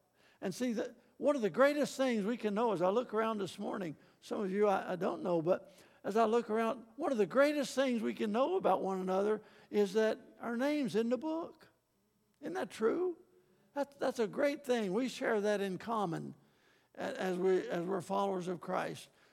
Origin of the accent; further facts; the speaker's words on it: Tennessee, United States; I was raised in East Tennessee